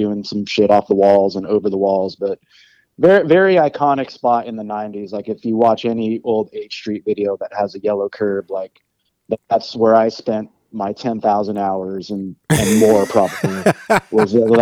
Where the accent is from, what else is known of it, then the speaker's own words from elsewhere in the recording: Chula Vista, California, United States; I grew up in San Diego, yeah. So I grew up in the South Bay, so like southern San Diego, this area called Chula Vista.